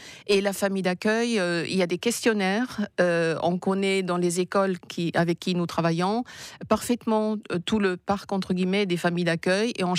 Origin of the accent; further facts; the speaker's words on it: Germany; born there; French is a second language; comme mon pays natal, l'Allemagne